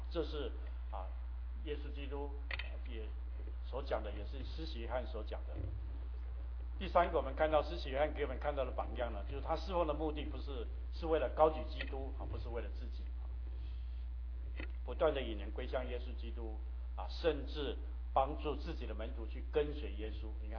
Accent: Taiwan; moved away as an adult; 那时候我从台湾来美国的出版社实习，那时候我单身一个人

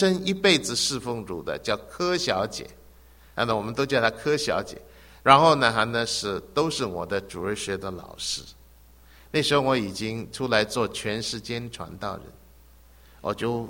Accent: Hong Kong; 她是我小的时候在香港的教会的主日学老师

